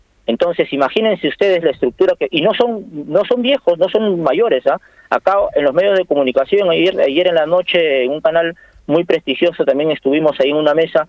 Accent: Peru; digo hemos agarrado porque de una u otra manera soy peruano

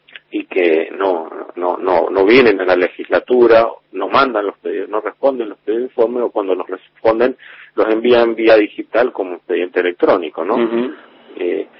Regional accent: San Rafael, Mendoza, Argentina; los dos somos de San Rafael

